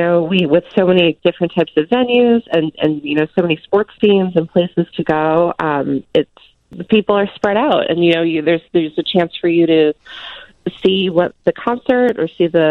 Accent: Massachusetts, United States; now in Chicago, United States; No, I'm from Massachusetts originally.

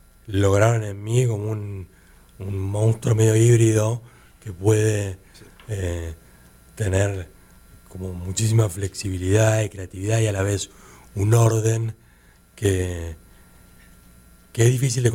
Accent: Buenos Aires, Argentina; Viví toda mi infancia en Buenos Aires.

